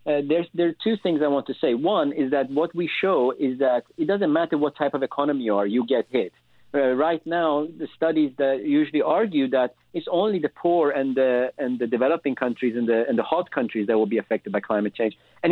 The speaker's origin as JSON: {"language": "English", "country": "Sweden", "said": "So I'm from Sweden. In Sweden, if we see a little bit of snow, we don't get that scared, right?"}